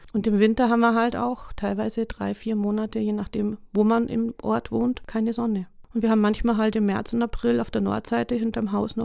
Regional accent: Grainau, Bavaria, Germany; also born or lived in Garmisch; Ich bin in Garmisch geboren und in Grainau groß geworden, unterhalb der Zugspitze.

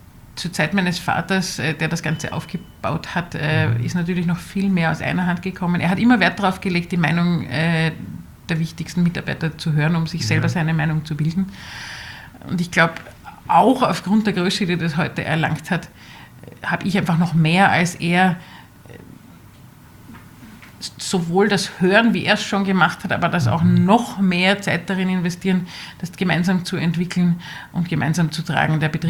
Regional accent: Austria; Wir sind Österreicher

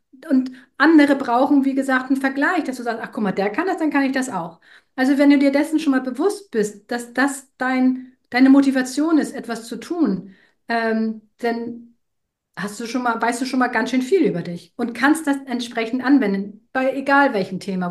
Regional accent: Northern Germany, Germany; ich als Norddeutsche doch ein wenig kühl bin

